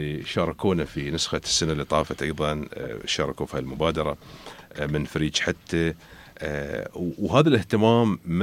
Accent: United Arab Emirates

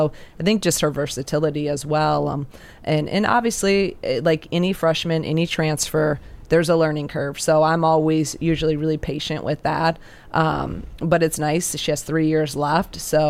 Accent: Iowa, United States; So, you know, I'm from Iowa, and 20 some years of coaching, I've never gotten a kid from Iowa.

